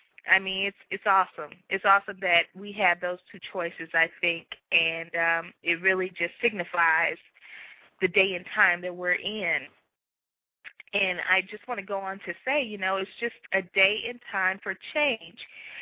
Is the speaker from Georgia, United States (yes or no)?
yes; Georgia, United States; Georgia, which is my home state